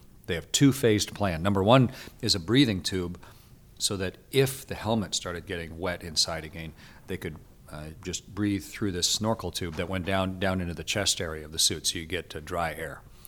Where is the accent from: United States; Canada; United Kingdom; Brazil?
Canada; I was Canadian.